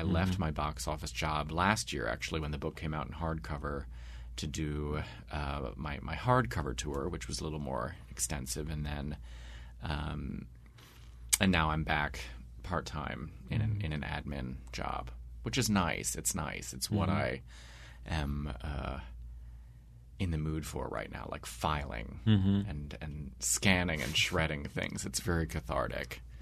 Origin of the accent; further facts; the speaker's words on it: Catonsville, Maryland, United States; now in New York, United States; I grew up in Baltimore. I grew up in Catonsville, and my family is still here, and so I love coming back